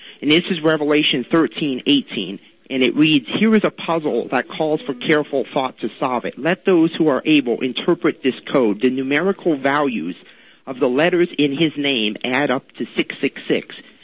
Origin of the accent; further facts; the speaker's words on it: United States; now in Montreal, Canada; Well, hi, I'm an American. I come to Canada.